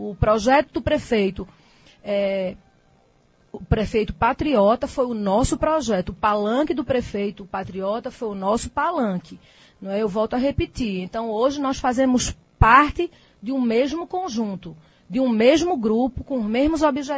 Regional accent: Afogados da Ingazeira, Pernambuco, Brazil; nasci em Afogados da Ingazeira, morei em Afogados da Ingazeira, e a gente conhece as pessoas, conhece as famílias

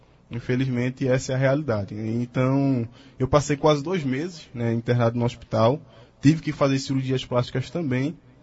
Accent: Olinda, Pernambuco, Brazil; Eu sou da cidade de Olinda.

